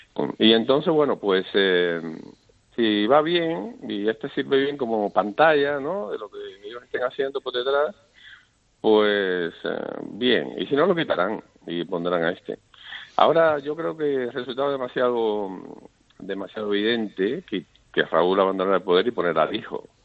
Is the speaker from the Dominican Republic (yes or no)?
no; Cuba; also born or lived in United States; now in Spain; Desde que yo salí de Cuba en el 80, fui a Estados Unidos. Después, en los años 90, vine para acá, para España.